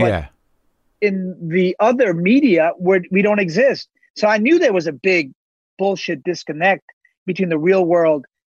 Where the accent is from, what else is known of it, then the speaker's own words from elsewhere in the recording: New York City, New York, United States; But luckily, I grew up in New York, and it was like, wait a minute.